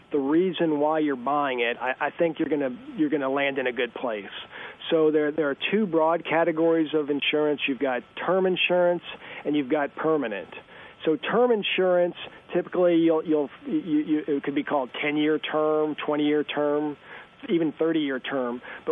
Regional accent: Missouri, United States; The example I always use is I came to USA from Northwest Missouri, but I worked with a lot of families that had farms.

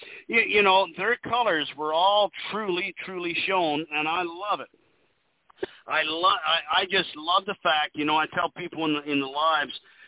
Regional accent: Canada; I'm a Canadian. I'm on the outside looking in.

